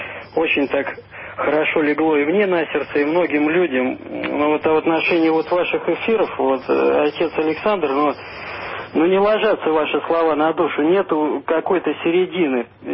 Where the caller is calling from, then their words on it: Saint Petersburg, Russia; Я из Петербурга.